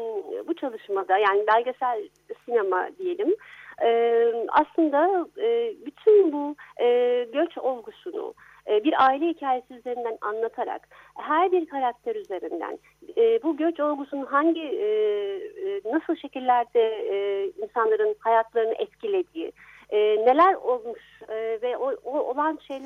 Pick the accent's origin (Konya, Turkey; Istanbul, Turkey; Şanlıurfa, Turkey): Istanbul, Turkey; also born or lived in Dortmund, Germany; Ben Almanya'da doğdum, Dortmund'da doğdum. Sonra Türkiye'de büyüdüm, ben İstanbul'da büyüdüm. Ama hiç kopmadım. Ben hep Almanya'ya gittim geldim